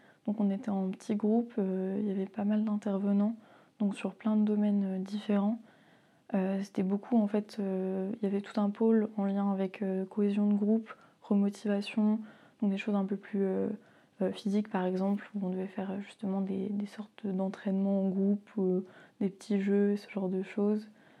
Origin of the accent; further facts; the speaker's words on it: Pabu, Brittany, France; j'ai 21 ans et je viens de Pabu.